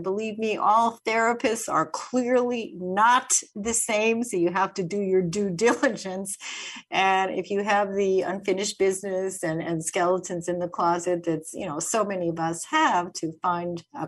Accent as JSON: {"language": "English", "town": "Winnipeg", "region": "Manitoba", "country": "Canada", "tie": "born or raised there", "said": "when I think when I was growing up in Winnipeg, I mean, violence, teenage dating violence, I don't think so."}